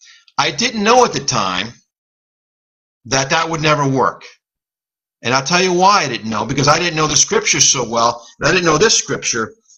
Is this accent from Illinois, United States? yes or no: no; Closter, New Jersey, United States; I grew up in Closter to a bike shop in Closter, and he bought me a bike